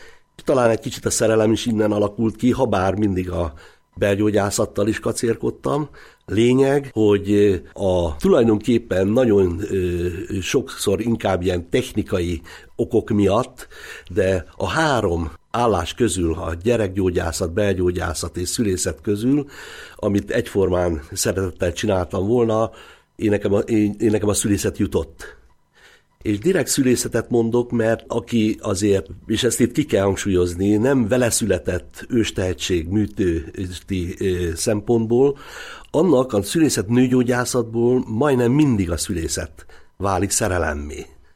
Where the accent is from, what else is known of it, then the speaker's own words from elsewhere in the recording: Veszprém, Veszprém County, Hungary; én már ősveszpréminek tartom magam.